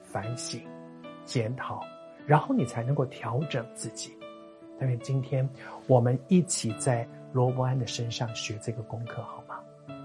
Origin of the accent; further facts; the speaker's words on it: Taiwan; 你知道我们在台湾长大的孩子呢